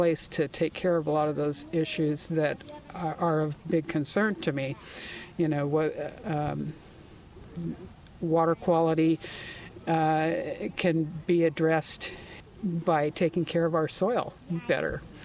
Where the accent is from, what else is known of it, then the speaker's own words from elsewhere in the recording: Des Moines, Iowa, United States; also born or lived in Creston; I was born in Creston, Iowa, and we moved to Des Moines when I was a kid, and that's where I live now, too. But I spent my childhood probably 50-50 split between the two places.